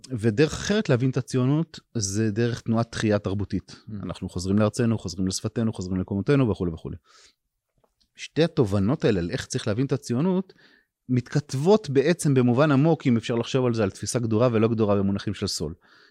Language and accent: Hebrew; Ramat HaSharon, Tel Aviv District, Israel; גם אלה שאני גדלתי ברמת השרון, בתוך המסגרת הזאת